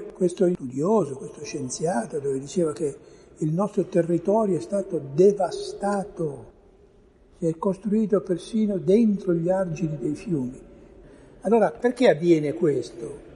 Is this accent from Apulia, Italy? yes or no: no; Genoa, Liguria, Italy; Io ho 74 anni, sono cresciuto a Genova, in Liguria